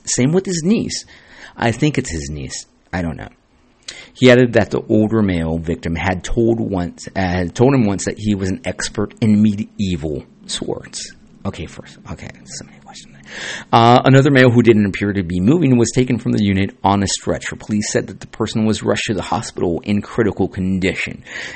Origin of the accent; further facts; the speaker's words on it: Santa Ana, California, United States; I was born and raised in Santa Ana. I've been in a lot of fucking fights, in gang fights.